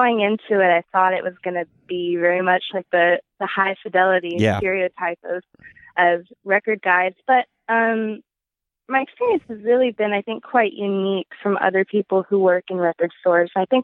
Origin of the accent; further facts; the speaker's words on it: Atlanta, Georgia, United States; And I grew up in Atlanta, so I was always exposed to a lot of rap and hip hop